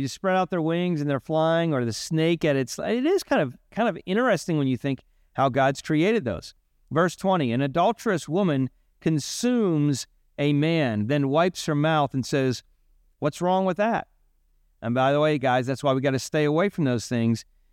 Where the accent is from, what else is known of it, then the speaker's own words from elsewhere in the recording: Pennsylvania, United States; I'm from Pennsylvania originally, now I live in South Florida